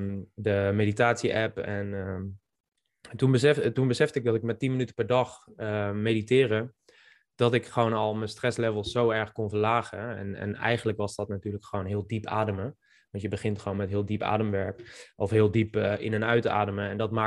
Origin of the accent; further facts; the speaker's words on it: Gelderland, Netherlands; En ik ben opgegroeid op de Bible Belt, op de Veluwe, in een klein dorpje. En ja, ook echt letterlijk in de Bible Belt. Dus ik ben geboren in een heel christelijk gezin.